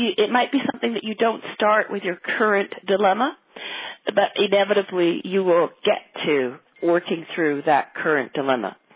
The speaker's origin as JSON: {"language": "English", "country": "Canada", "tie": "born or raised there", "also_born_or_lived": "England", "said": "My parents are Jamaican. We lived in England. I was born in England. And then they immigrated to Canada when I was about 6 or 7."}